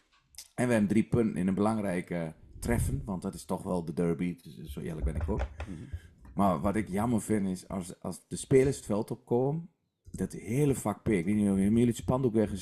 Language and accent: Dutch; Netherlands; En dan als Nederlander is het toch dat je denkt, wauw.